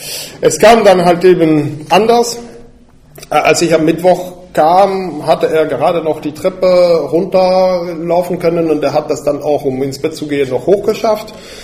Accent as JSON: {"language": "German", "town": "Spa", "region": "Wallonia", "country": "Belgium", "said": "also ich komme aus Belgien, für die, die das nicht wissen, aus der Stadt Spa, das ist so ungefähr 150 Kilometer weit weg von hier."}